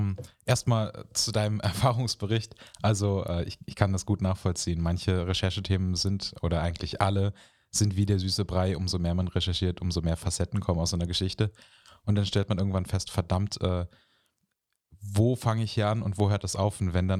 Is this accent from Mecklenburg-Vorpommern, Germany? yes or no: yes; Mecklenburg-Vorpommern, Germany; ich komme eigentlich aus Mecklenburg-Vorpommern, habe in Frankfurt am Main Philosophie studiert